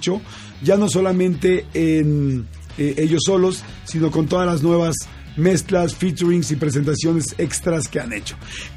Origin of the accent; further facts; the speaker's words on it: Mexico; ya saben cómo somos los mexicanos